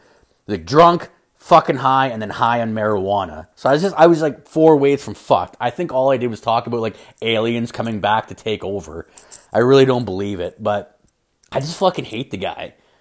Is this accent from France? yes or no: no; Ireland; He's like the northern Irish part of the island. I'm from the southern part of Ireland.